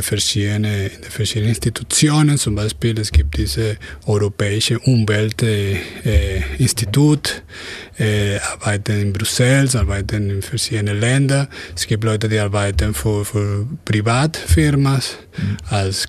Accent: Venezuela; German is a second language; also born or lived in Ulm / Stuttgart / Copenhagen; now in Germany; Und ich komme aus Venezuela. Ich bin in Deutschland wieder seit 2 Jahren, weil ich habe hier in 2005, 2006 und 2007 gewohnt. In Ulm, in Stuttgart.

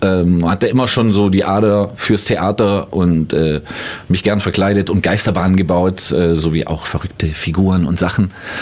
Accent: Thalfingen, Bavaria, Germany; also born or lived in Ulm; Aber geboren bin ich in Ulm und in Thalfingen, hier gleich das nächste Dorf in Bayern, groß geworden und zur Grundschule gegangen. In der Schule war ich in Ulm wiederum und bin jetzt, glaube ich, bis auf 3 Jahre immer in Ulm gewesen.

